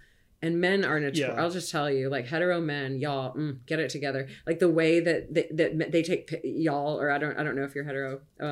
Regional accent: Texas, United States; I grew up in Texas, so everyone's like, slumming on that or dragging that.

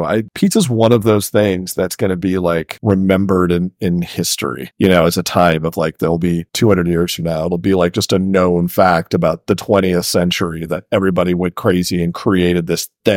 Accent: United States; And I'll tell you, I'm an American.

